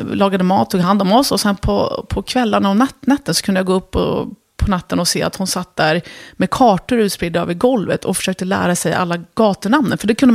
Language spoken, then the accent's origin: Swedish; Örebro, Örebro County, Sweden; Och sen, efter mycket, mycket flyttandes då, runt om i Sverige, så hamnade vi i Örebro. Och där växte jag upp.